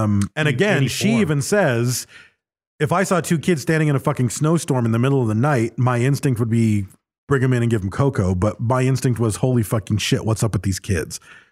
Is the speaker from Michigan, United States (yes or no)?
yes; Michigan, United States; growing up in Michigan, there were certain roads that I would drive on and there were always cars that slipped off those fucking roads into the snowbanks.